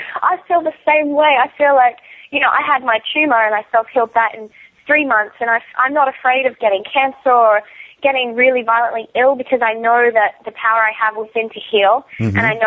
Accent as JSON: {"language": "English", "country": "Australia", "tie": "born or raised there", "said": "I grew up in the outback"}